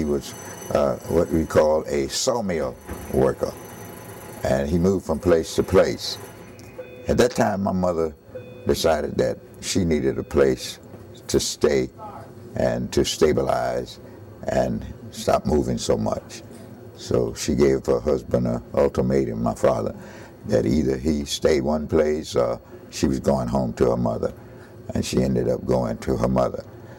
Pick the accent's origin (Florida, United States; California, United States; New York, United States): Florida, United States; Fort Greene; born there; I was born in Fort Greene, Florida.